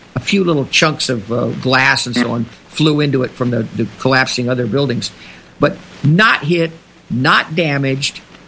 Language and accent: English; New York City, New York, United States; born there; I know that I was born in New York City.